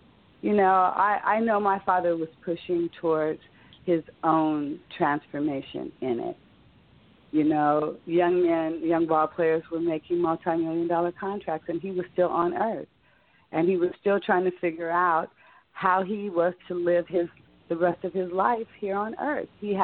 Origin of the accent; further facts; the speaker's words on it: Los Angeles, California, United States; I'm not from the Bay. I'm from L.A.